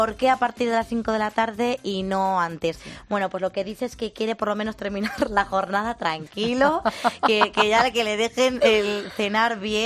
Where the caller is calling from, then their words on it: Alfara del Patriarca, Valencian Community, Spain; de Alfara, del Patriarca.